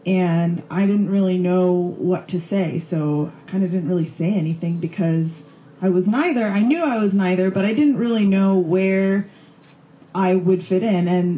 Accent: India; now in United States; I was from India. I knew my family was from India, but I didn't really know where I fit in into the American diaspora.

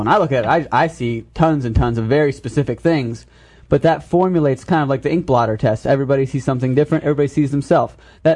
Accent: United States; and I am an American expressionist painter. I've got work all over the country in galleries in San Diego.

